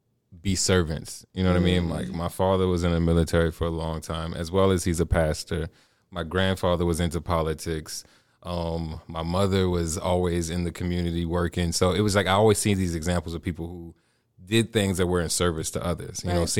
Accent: New Orleans, Louisiana, United States; That's where I first met most of the folk, and it was my hometown

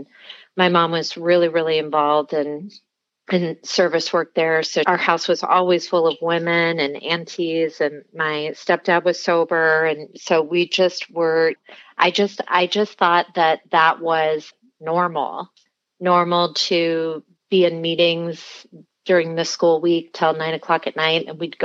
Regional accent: Hawaii, United States; So I was born and raised in Hawaii. I grew up there.

